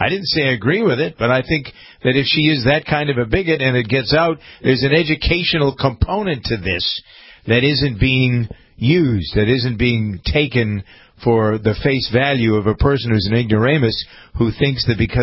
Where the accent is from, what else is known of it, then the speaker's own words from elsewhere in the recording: Boston, Massachusetts, United States; moved away as an adult; also born or lived in Ohio; because I had explained for a few minutes I was from Boston, and I came here to do this, that, and the other thing. I went to school in Ohio. Got a lot of Ohio attitudes